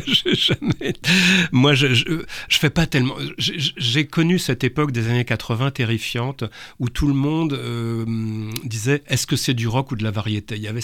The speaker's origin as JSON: {"language": "French", "town": "Créteil", "region": "Île-de-France", "country": "France", "tie": "born or raised there", "said": "je parle de mon enfance à Créteil"}